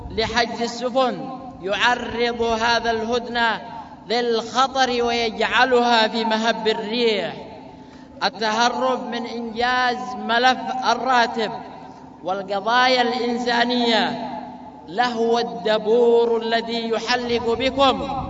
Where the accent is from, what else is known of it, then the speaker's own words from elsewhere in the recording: Yemen; من أي جغرافيا في جغرافيا بلدنا اليمن